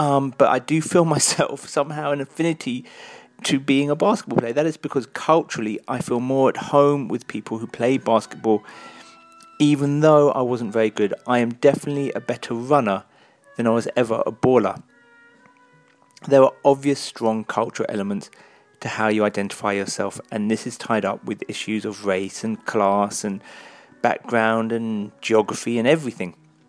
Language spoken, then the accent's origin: English; United Kingdom; even though I'm British, I see myself as partly Jamaican.